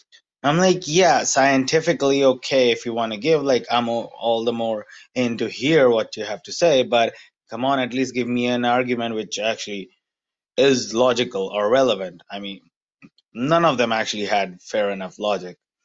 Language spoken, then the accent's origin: English; India; and I'm from India as well. And it's a really fun experience, or I would say the opposite of that. Growing up in India